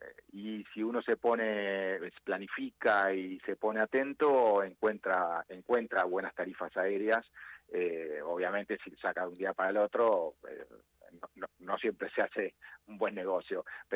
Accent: Buenos Aires, Argentina; born there; now in Bariloche, Argentina; Así que nací en Buenos Aires, pero por elección barilochense.

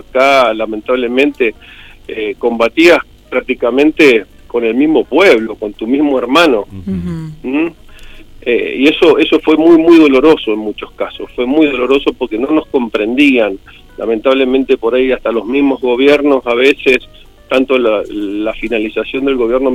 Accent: Buenos Aires, Argentina; now in Mendoza, Argentina; Yo soy de Buenos Aires, soy nacido en Buenos Aires. Ya hacen casi 32 años que vivo acá en Mendoza.

